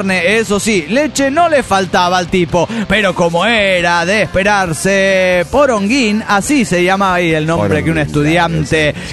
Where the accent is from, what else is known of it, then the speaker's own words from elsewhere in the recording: Mexico; Hola amigos … el chilango tapatío.